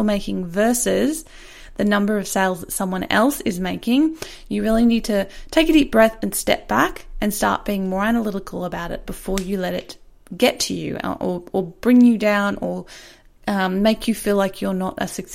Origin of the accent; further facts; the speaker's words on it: Australia; Being of Australian of American descent, well, on my mum's side, I know all about s'mores and how delicious they are.